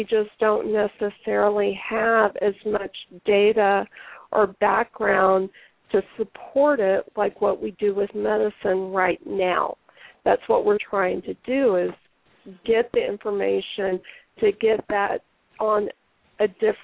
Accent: Texas, United States; now in California, United States; But I'm originally from Texas. Chelsea lives in Texas, but I'm out here in California.

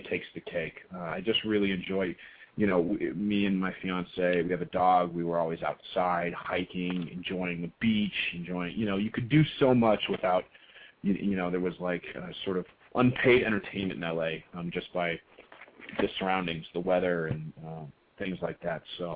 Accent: Pacific Northwest, United States; I grew up in the Northwest between Portland and Seattle, and I think they're the best of the best, especially for raising a family.

